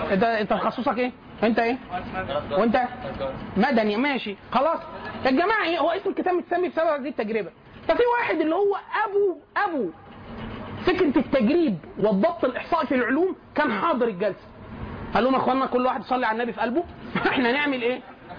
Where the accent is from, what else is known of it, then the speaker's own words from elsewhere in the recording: Egypt; هل ده بيحصل عندنا بس احنا كمصريين؟